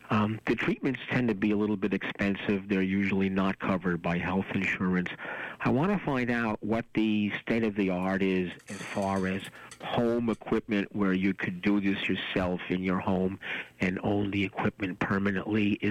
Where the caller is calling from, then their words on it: Allston, Massachusetts, United States; I'm calling from Alston.